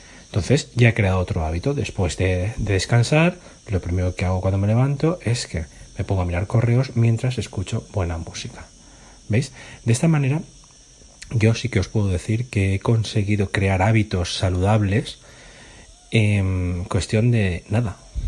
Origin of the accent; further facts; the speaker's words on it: Spain; a mí después de comer, como buen español, me gusta descansar un ratito